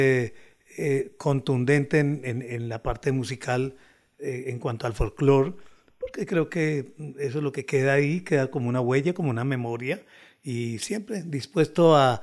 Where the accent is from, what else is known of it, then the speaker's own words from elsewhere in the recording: Bucaramanga, Santander, Colombia; born there; realmente nací en Santander, en Bucaramanga.